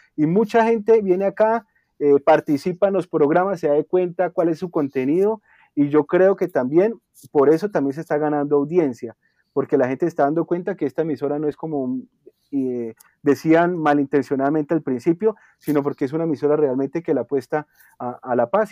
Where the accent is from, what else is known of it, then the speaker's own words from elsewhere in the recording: Colombia; abracémonos como colombianos, como país hermoso que somos